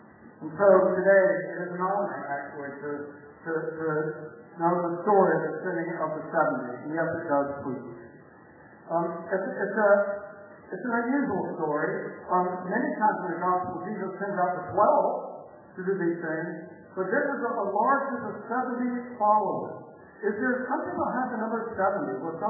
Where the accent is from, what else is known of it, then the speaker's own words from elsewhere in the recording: the South, United States; We have a phrase, I'm from the South, that something's exciting, and great stories ready.